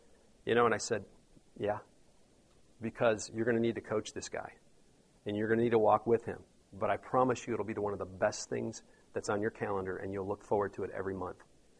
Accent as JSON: {"language": "English", "town": "Detroit", "region": "Michigan", "country": "United States", "lives_now": "Atlanta, United States", "said": "I'm from Detroit. My wife's from Charlotte. Philly, where I went to seminary."}